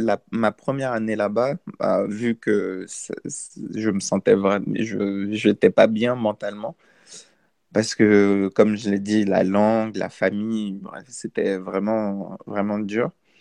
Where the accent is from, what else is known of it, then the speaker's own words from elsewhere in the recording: France; also born or lived in Côte d'Ivoire; j'ai grandi en France. Je suis arrivé en France, j'étais encore tout petit, j'étais bébé. Ma mère est française